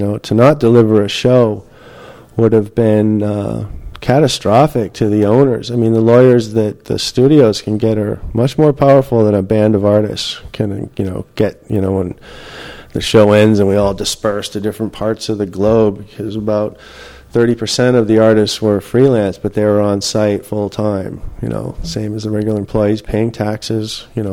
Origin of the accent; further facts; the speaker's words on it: United States; I'm American. Americans aren't the most popular people in the world anymore.